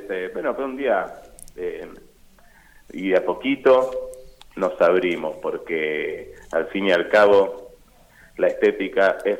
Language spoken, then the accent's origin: Spanish; Buenos Aires, Argentina; no dejamos de ser porteños y criarnos y en la ciudad.